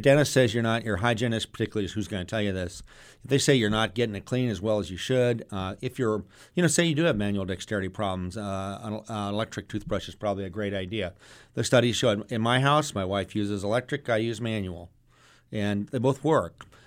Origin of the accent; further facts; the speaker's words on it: Southwest, United States; Well, I'm actually from the Southwest, so I'm used to.